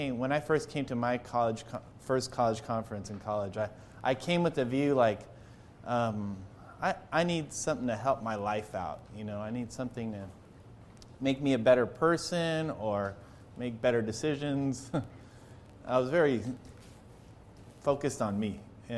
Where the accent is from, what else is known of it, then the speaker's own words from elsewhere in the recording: Ann Arbor, Michigan, United States; I'm from Ann Arbor, Michigan.